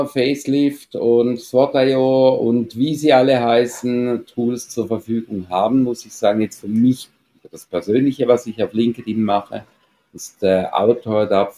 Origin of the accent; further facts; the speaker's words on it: Switzerland; Also wir sind Schweizer, unser Deutsch ist leider halt nicht ganz so perfekt wie bei den Nachbarn.